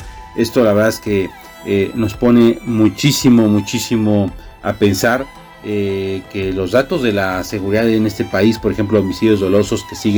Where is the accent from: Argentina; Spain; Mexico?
Mexico; es un tema que debe ponernos a reflexionar a todos como mexicanos